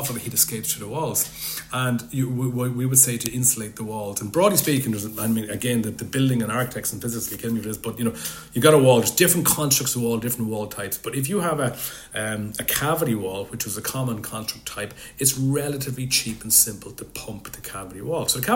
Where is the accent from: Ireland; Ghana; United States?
Ireland; Because as Irish people, and I noticed from my current role